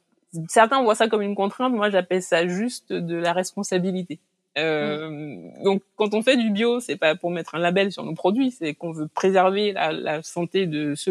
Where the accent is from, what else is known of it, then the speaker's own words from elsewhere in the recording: Benin; ça m'a rappelé mon enfance au Bénin